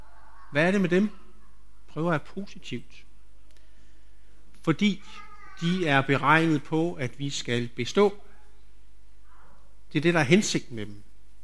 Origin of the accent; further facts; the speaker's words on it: Capital Region of Denmark, Denmark; Jeg havde en, der hvor jeg kommer fra, Nordsjælland.